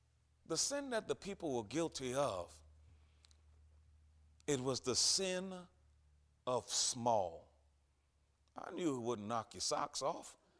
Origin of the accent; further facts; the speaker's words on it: Louisiana, United States; because I'm from Louisiana and we don't do too good with the TH words.